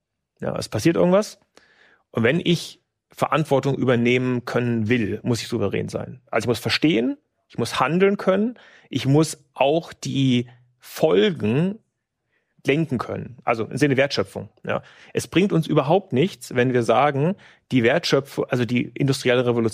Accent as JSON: {"language": "German", "region": "Berlin", "country": "Germany", "tie": "born there", "said": "ich bin ja sogar in Berlin geboren."}